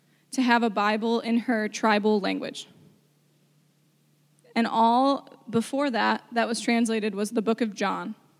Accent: Cleveland, Ohio, United States; I am from Cleveland, people.

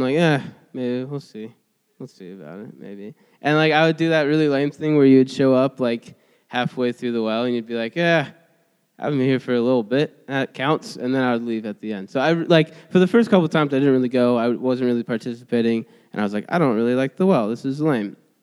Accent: Mansfield, Ohio, United States; born there; So in like 1995, I was born in Mansfield

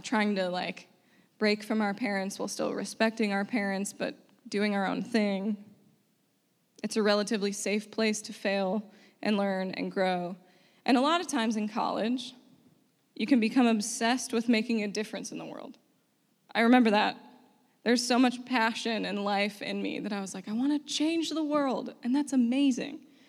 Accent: United States; it's pretty easy as an American. We're free to be who we want to be.

